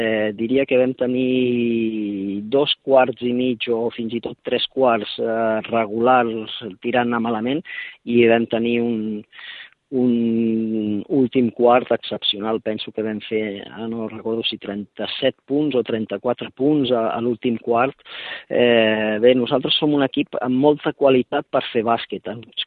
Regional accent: Badalona, Catalonia, Spain; Com bé saps, jo sóc de Badalona i parlo amb gent de Badalona.

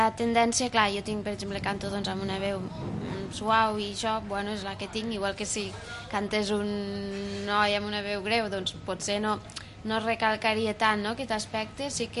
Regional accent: Lleida, Catalonia, Spain; com que la majoria sí que som de Lleida, doncs guanyem.

